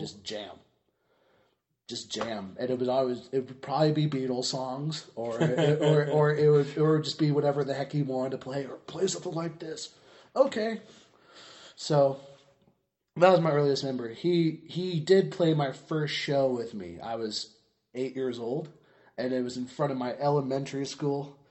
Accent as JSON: {"language": "English", "town": "Nashville", "region": "Tennessee", "country": "United States", "tie": "born there", "said": "And then he moved to Nashville. That's where I was born."}